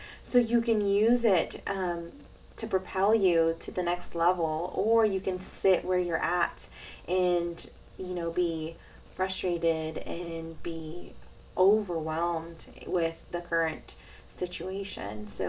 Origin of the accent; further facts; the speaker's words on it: Mexico; I'm originally from Mexico